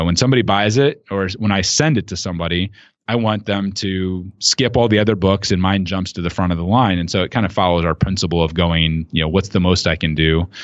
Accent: Midwest, United States; based upon where I grew up in the Midwest here

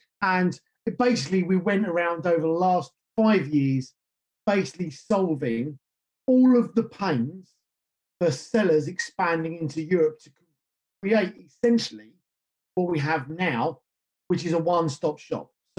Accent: England, United Kingdom; So I'm based in the UK. I live in the UK. I've lived in the UK most of my life. I grew up just north of London, which most people will probably be aware of.

